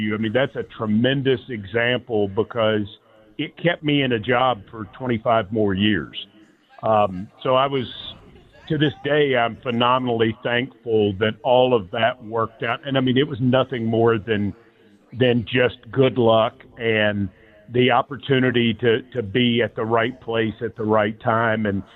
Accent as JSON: {"language": "English", "town": "Franklin", "region": "Tennessee", "country": "United States", "said": "I'm some guy from Franklin"}